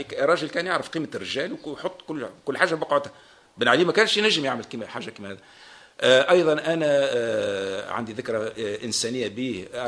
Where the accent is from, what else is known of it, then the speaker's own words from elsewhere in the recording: southern Tunisia, Tunisia; رغم أني من الجنوب لكن عمري ما شعرت بأي نوع من التفرقة الجهوية